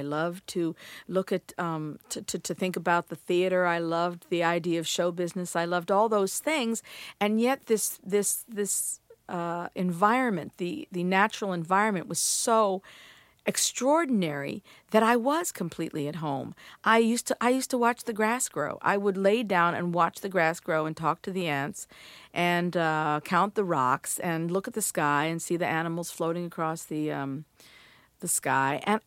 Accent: Hawaii, United States; It was a series of old barracks that had been used in to house soldiers in the Second World War, and it had been converted to civilian housing.

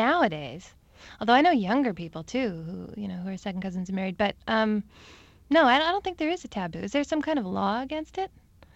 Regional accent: Steinbach, Manitoba, Canada; born or raised there; now in Montreal, Canada

